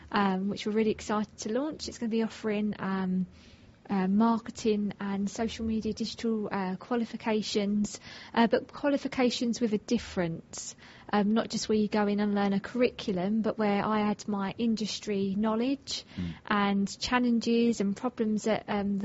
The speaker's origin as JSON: {"language": "English", "town": "Rochester", "region": "South East England", "country": "United Kingdom", "tie": "born or raised there"}